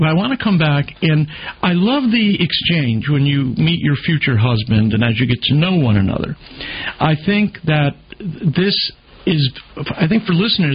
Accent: Detroit, Michigan, United States; I'm from, you know, I'm from Detroit. We don't do that kind of thing.

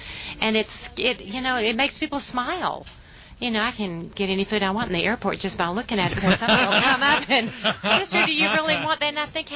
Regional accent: the South, United States; accent: southern; Listen to that priest over there, Father, mocking my southern accent.

